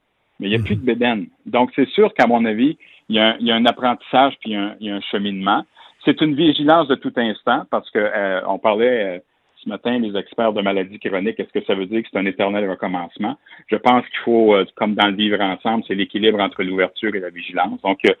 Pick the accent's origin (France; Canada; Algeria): Canada; Saint-Alphonse-Rodriguez, Quebec; parce que je viens de la région de Joliette, à Saint-Alphonse